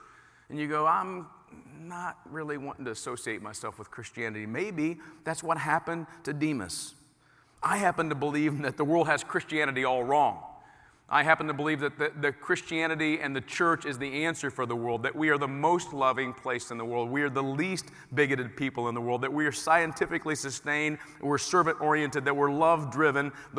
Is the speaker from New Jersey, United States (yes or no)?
no; Indianapolis, Indiana, United States; I grew up very poor. You guys know this. I grew up in Indianapolis, and we were poor.